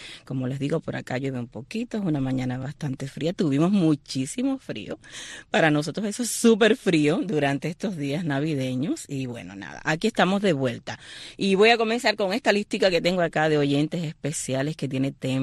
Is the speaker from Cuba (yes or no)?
yes; Holguín, Cuba; Holguín, en mi tierra, en la tierra también por allá de Danilo. Bueno, uno nunca se aparta de sus orígenes, ¿verdad? Siempre están ahí.